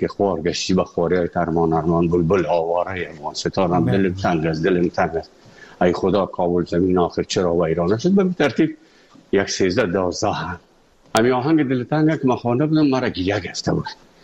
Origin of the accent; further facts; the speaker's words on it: Afghanistan; moved away; also born or lived in Moscow; از افغانستان برآمدیم آمدیم سه مسکو، 4 سال مسکو